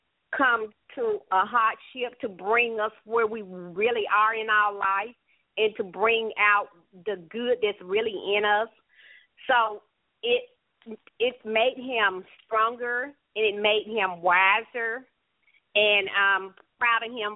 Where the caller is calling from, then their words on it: Southaven, Mississippi, United States; I'm calling from South Haven, Mississippi.